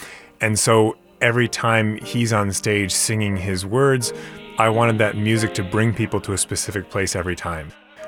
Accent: Minneapolis, Minnesota, United States; I'm a composer from Minneapolis.

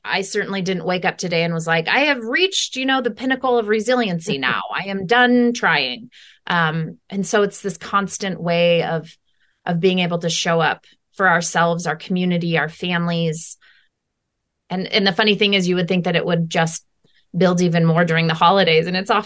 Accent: Twin Falls, Idaho, United States; Well, I'm a born and raised Idahoan. So I have deep roots and deep love for this state in general. I grew up in Twin Falls

